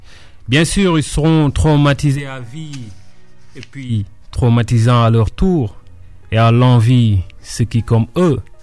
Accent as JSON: {"language": "French", "region": "Dakar", "country": "Senegal", "said": "suis de Anne. Anne, c'est un village de Anne Belair qui est à Dakar. Donc c'est un village à côté de la mer où la principale activité c'est la pêche."}